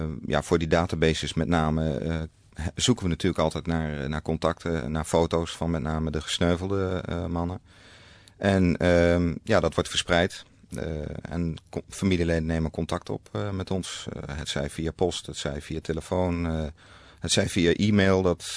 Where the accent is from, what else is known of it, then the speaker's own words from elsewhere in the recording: Oosterbeek, Gelderland, Netherlands; Ik ben opgegroeid in Oosterbeek.